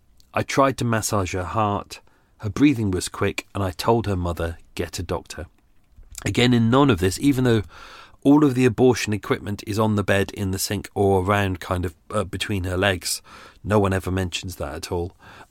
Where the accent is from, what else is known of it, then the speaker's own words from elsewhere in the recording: Cyprus; And we talked together because we're both from Cyprus.